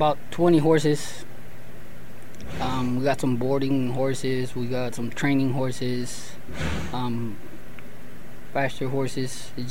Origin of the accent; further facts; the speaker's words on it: Puerto Rico; when I grew up in Puerto Rico